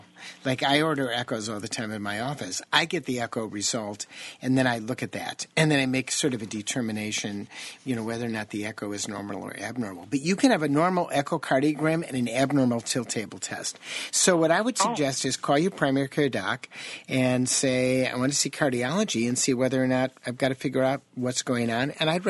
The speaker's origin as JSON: {"language": "English", "town": "Chicago", "region": "Illinois", "country": "United States", "said": "I'm from Chicago originally."}